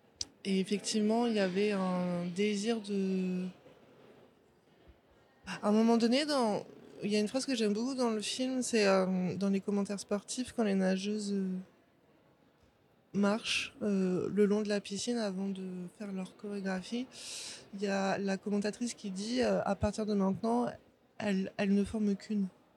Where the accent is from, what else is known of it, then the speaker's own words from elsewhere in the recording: Ouistreham, Normandy, France; c'est à Ouistreham, en fait, qu'on a tourné. C'est là où je suis née. Enfin, c'est là où j'ai grandi.